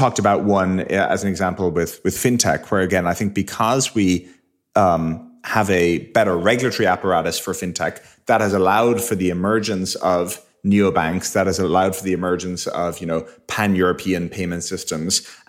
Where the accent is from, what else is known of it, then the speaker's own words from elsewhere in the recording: Ireland; we grew up in Ireland. We have some more of the European perspective